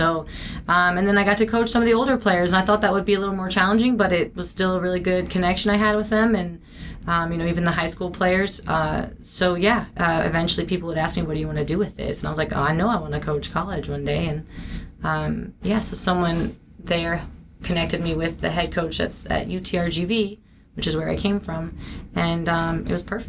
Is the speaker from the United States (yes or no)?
yes; Houston, Texas, United States; Sure. I mean, really, I'm from Houston, so I was recruited to play at NC State